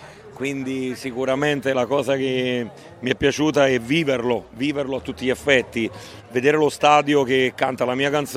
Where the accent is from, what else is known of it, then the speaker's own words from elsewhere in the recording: Cimitile, Campania, Italy; Gianluca Gaetano, che è del mio paese, di Cimitile